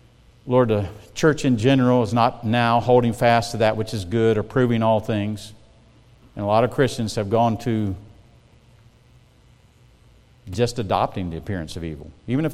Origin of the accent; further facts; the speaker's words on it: South Carolina, United States; I come from South Carolina, we had a lot of ditches, I lived out in the country, dirt roads and stuff